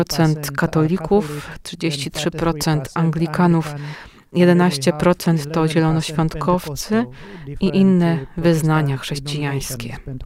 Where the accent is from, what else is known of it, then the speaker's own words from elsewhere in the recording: Uganda; Polish is a second language; w moim kraju, Ugandzie